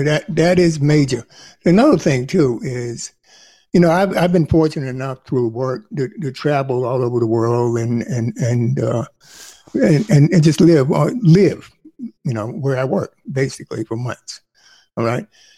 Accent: North Carolina, United States; I'm from North Carolina too. So Eastern North Carolina.

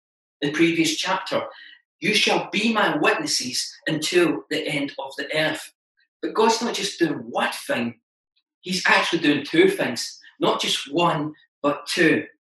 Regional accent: Scotland, United Kingdom; accent: Scottish; Some of you sitting there today are thinking, is this guy speaking English? Yes, I am. It's just my strong Scottish accent.

